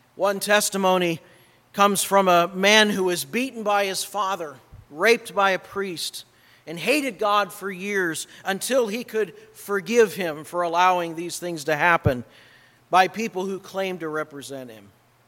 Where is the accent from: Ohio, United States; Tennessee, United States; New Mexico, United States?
Ohio, United States; Akron; not far from where I grew up in Akron, Ohio.